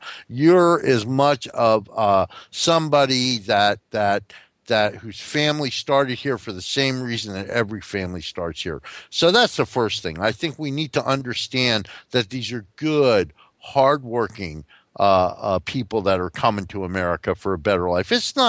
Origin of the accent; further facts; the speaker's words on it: New Jersey, United States; You know, my home state of New Jersey had people like Millicent Fenwick.